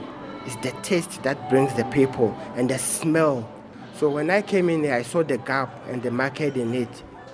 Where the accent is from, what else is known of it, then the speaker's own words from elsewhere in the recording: Kumasi, Ashanti, Ghana; I'm from Kumasi, and I learned most of the basic stuff in the West African menu from my mom and my grandmother.